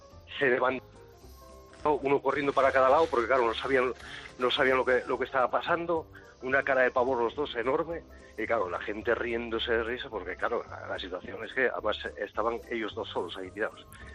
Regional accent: Asturias, Spain; Yo soy del norte de Asturias

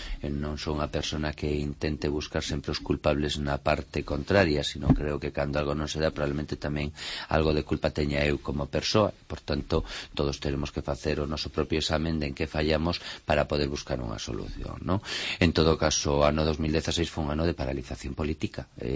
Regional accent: Ourense, Galicia, Spain; pero por riba de todo son de Ourense, debome a esta cidade, ¿no?

